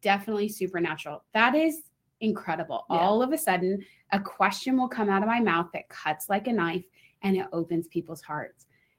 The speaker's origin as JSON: {"language": "English", "country": "United States", "said": "I just want to say I'm very American in my extroversion."}